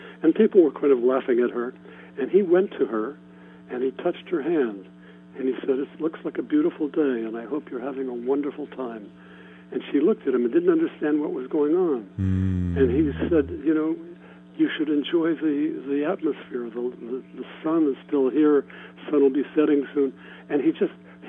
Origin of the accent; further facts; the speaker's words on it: Ohio, United States; Well, I went to college. I grew up in Ohio.